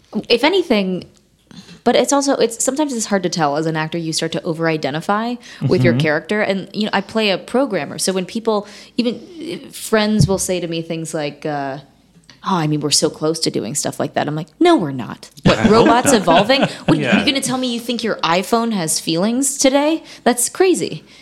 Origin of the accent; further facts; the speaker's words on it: Florida, United States; also born or lived in Texas; Mostly South Florida and Texas.